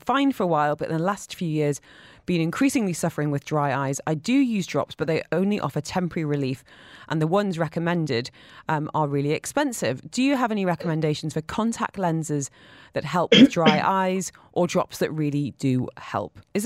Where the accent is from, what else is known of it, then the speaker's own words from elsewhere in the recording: England, United Kingdom; because I'm English